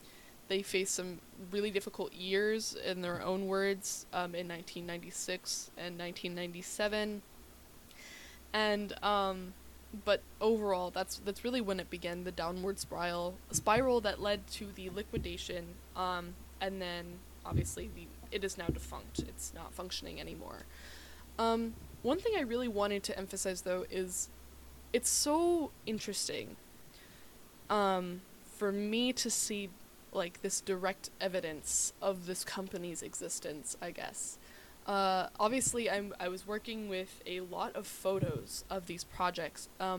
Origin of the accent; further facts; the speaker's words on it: United States; I mean, obviously, as an American, like, that's really cool to me.